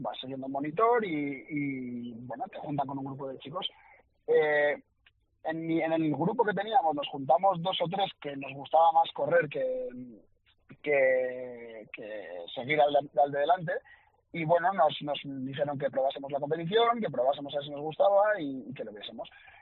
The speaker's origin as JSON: {"language": "Spanish", "region": "Basque Country", "country": "Spain", "said": "Del equipo nacional y de los que corremos en Copa del Mundo, la mayoría somos vascos."}